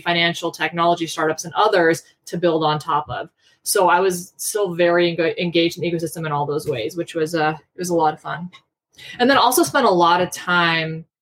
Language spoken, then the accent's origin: English; Colorado, United States; even though I'm from Colorado, you know, I'm considered a New Yorker.